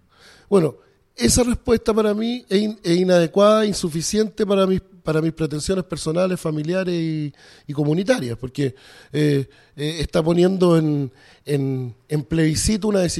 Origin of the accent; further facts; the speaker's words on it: Valparaíso, Chile; que era lo que uno esperaba como porteño, no como político.